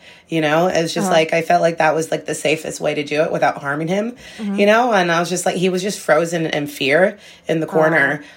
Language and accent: English; Alaska, United States; now in Brooklyn, United States; I live in Brooklyn. I've been in New York for about 13 years now, and I'm originally from Alaska.